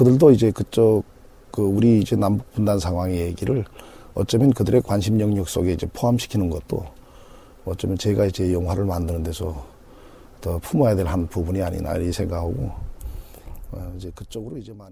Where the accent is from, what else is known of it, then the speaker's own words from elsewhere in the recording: Pyongyang, North Korea; now in South Korea; 저는 이제 고향이 평양이고요. 나이는 지금 45이고